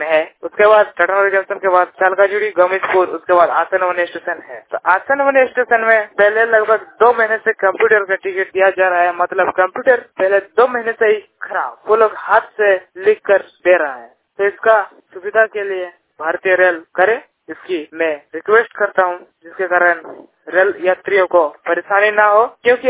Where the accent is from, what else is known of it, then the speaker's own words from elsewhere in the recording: Kogla, Jharkhand, India; का पटका प्रखंड के जादूगढ़ थाना के अंतर्गत विभिन्न पंचायत के कोगला गांव का रहने वाला हूँ।